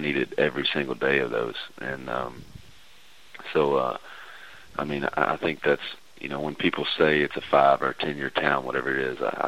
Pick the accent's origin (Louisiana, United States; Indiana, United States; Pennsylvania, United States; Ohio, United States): Louisiana, United States; the only thing that tied all those songs together was my home state of Louisiana.